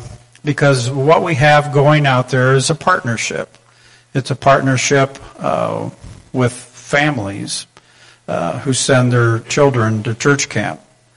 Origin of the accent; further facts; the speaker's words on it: Illinois, United States; I live in just north of Fairview, Illinois, and I grew up in Fulton County. So it was to retire was coming back home.